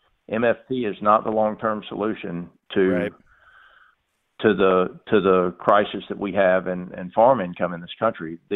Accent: the South, United States; I'm just from the South. I mean, I'm from the farm.

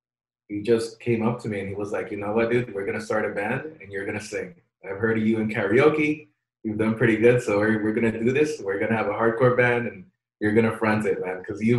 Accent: Queens, New York, United States; also born or lived in Long Island; this was like when I moved from Queens, just kind of more of the urban area of New York to Long Island, which is more suburban.

